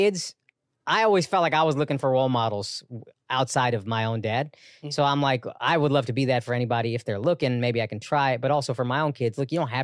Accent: Texas, United States; also born or lived in New York; now in Los Angeles, United States; I grew up in the South in Texas where it is more religious.

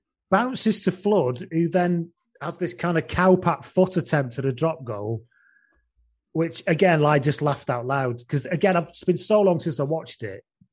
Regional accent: England, United Kingdom; and I'm English.

